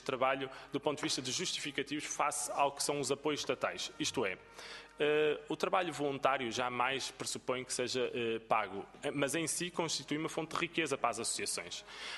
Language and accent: Portuguese; Norte, Portugal; O Alto Minho, de onde eu sou, não tem as mesmas necessidades do que tem o Algarve.